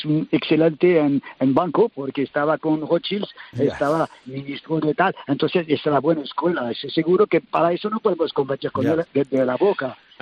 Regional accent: Algeria; now in Spain; Yo soy uno que ha nacido en Argelia, soy de la Argelia francesa, mi abuela ha nacido aquí, mis padres también, entonces le puedo comentar cómo funciona Madrid, hablo un poco árabe

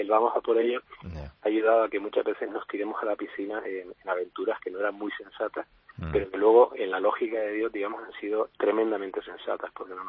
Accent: Canary Islands, Spain; now in Madrid, Spain; Así es, somos los 2 de Canarias, llevamos 13 años ya viviendo en Madrid.

